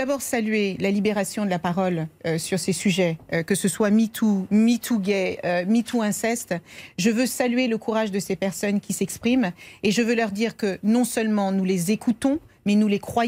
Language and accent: French; France; Nous sommes Français, nous aimons notre pays